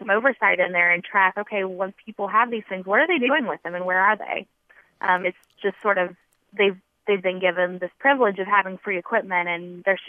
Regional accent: North Carolina, United States; A law enforcement official in my home state of North Carolina

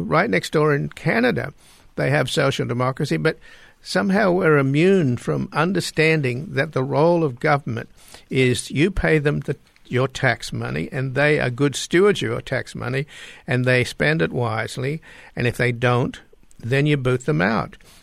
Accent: Australia; And as somebody that spent time in different countries, and I grew up in Australia

